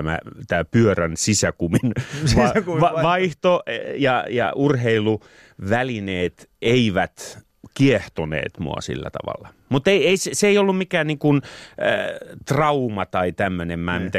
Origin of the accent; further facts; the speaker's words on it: Helsinki, Uusimaa, Finland; Mä olen kasvanut Maunulassa, Pohjois-Helsingissä.